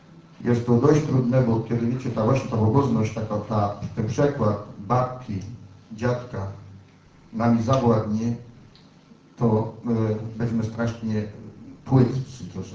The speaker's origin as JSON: {"language": "Polish", "region": "Lesser Poland", "country": "Poland", "said": "żeby my górale"}